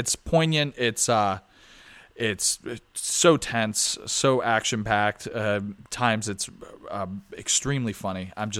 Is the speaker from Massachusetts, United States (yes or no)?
yes; Boston, Massachusetts, United States; accent: Boston; It's like, I'm from Boston. I have a Boston accent, as I'm told all the time, but I just can't understand it.